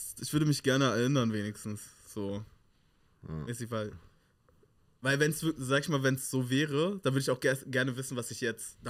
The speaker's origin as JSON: {"language": "German", "country": "Germany", "tie": "born there", "said": "ich bin nicht Jamaika, ich bin in Deutschland geboren, aber aus Ghana."}